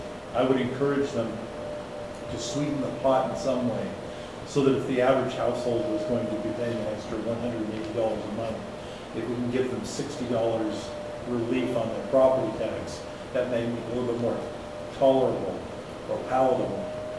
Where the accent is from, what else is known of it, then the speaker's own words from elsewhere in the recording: Seattle, Washington, United States; I grew up in Seattle where we had Medic One